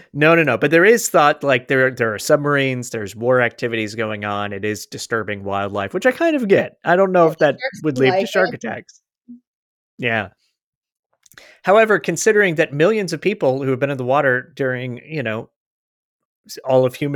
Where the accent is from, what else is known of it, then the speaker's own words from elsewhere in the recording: Florida, United States; They typically happen where I'm from, in Florida or South Africa.